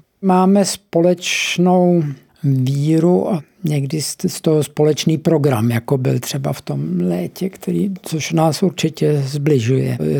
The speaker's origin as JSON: {"language": "Czech", "town": "Plzeň", "region": "Plzeň Region", "country": "Czechia", "tie": "born there", "said": "Já jsem se narodil v Plzni, ale už v mém útlém dětství koupili moji rodiče chalupu na Zelené. Tady jsme strávili všechny prázdniny, víkendy."}